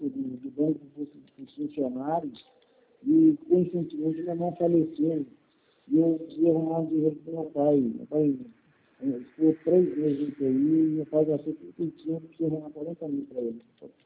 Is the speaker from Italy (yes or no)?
no; Marília, São Paulo, Brazil; now in Paraná, Brazil; Eu não tenho sotaque paulistano. Só tenho um pouquinho só. Eu não tenho sotaque paulistano. Sou paulista do interior, sou de Marília.